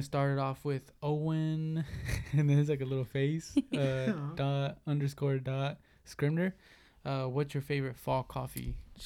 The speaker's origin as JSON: {"language": "English", "country": "Mexico", "said": "Like you know, we come from Mexico, you know, and it's crazy that could have very easily been us."}